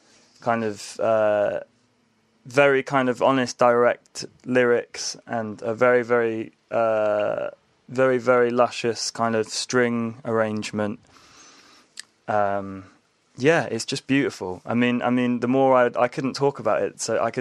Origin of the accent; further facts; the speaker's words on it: South East England, United Kingdom; so where I grew up was on the Hampshire Dorset border.